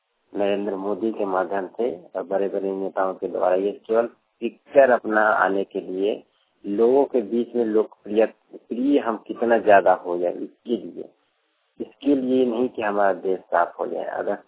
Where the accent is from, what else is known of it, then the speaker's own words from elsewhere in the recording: Bihar, India; देवी का पुत्र gram plus post बकरी पकौन जिला मुजफ्फरपुर बिहार का रहने वाला हूँ।